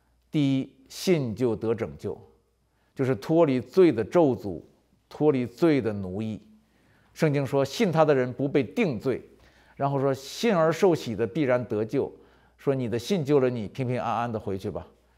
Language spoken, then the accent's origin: Chinese; China; 我们中国人都说没有免费的午餐